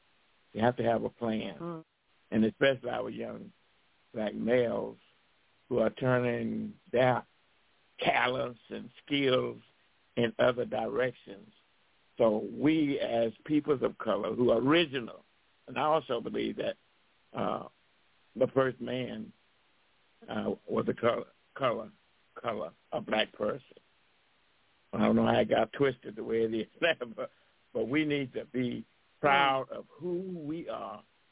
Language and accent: English; Atlanta, Georgia, United States; when I joined his church and said, hey, I'm from Atlanta, Georgia, and I would like to see this celebration be citywide